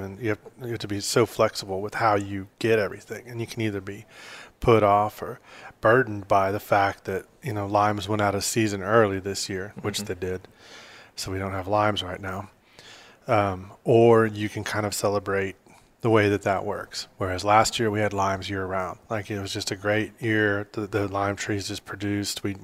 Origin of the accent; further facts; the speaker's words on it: Texas, United States; now in Austin, United States; You know, I came from North Texas and I just thought this was the coolest town. And I mean, obviously I stayed here